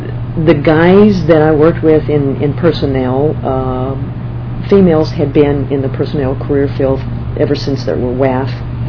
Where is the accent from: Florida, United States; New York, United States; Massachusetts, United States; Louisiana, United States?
Louisiana, United States; I could have taken the test in California and gotten a California license, but I'm from Louisiana. I should have a Louisiana driver's license.